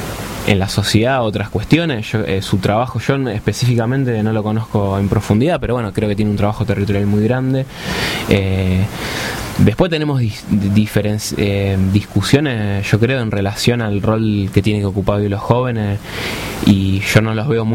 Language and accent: Spanish; Argentina; Nosotros, por lo menos lo que siempre discutimos, somos la juventud de la Argentina, o esa juventud que en el 2001 participó en la calle lo que fue la rebelión popular